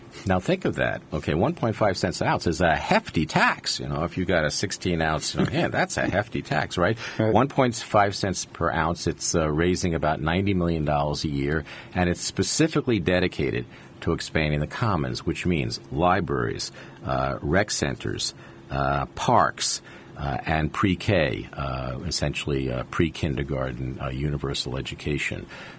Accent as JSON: {"language": "English", "town": "Queens", "region": "New York", "country": "United States", "tie": "born or raised there", "said": "I grew up in Queens. Queens itself has neighborhoods."}